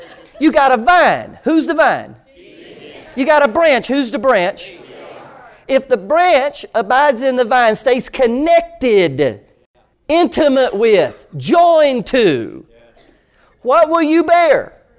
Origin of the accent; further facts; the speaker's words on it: Orlando, Florida, United States; I grew up in Orlando, Florida, in the orange groves. And I literally lived in the orange groves.